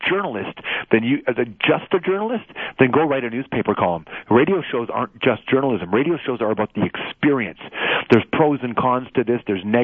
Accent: Canada; now in United States; as a Canadian who also lives here and in America.

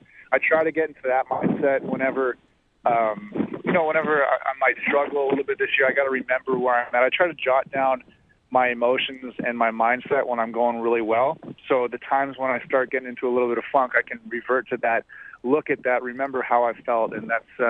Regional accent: Victoria, British Columbia, Canada; so I was born and raised in Victoria, complete other side of the country.

